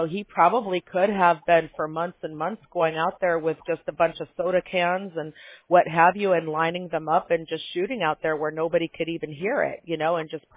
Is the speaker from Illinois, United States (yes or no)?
yes; Chicago, Illinois, United States; now in California, United States; when I came out here from Chicago, I kept thinking, like, oh, my gosh, people in California are so friendly.